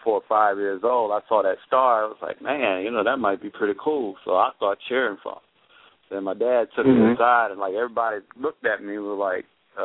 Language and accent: English; New Iberia, Louisiana, United States; Well, I'm from Louisiana, come from a place called New Iberia, Louisiana, which is about two and a half hours from New Orleans.